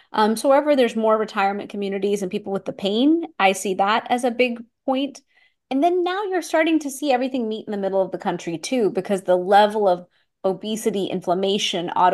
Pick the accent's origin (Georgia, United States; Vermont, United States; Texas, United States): Texas, United States; Houston; also born or lived in Boston; I'm from Houston, Texas. I happen to live in South Florida, but I studied in college in Boston